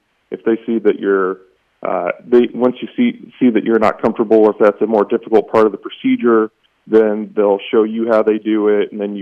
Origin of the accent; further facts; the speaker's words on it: Illinois, United States; They saw that I was from Central Illinois and knew that I was interested in staying in the area eventually.